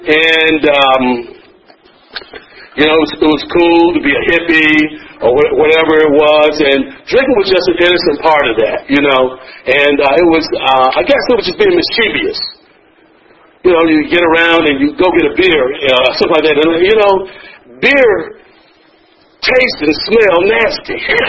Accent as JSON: {"language": "English", "town": "Albany", "region": "Georgia", "country": "United States", "tie": "born or raised there", "also_born_or_lived": "Memphis, Tennessee", "said": "I grew up in Albany, Georgia, and Memphis, Tennessee."}